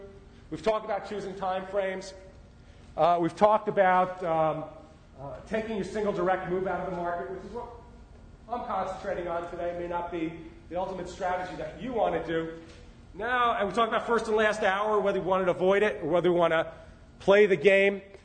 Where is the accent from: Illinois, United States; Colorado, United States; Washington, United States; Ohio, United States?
Colorado, United States; Littleton; I'm from Littleton, Colorado.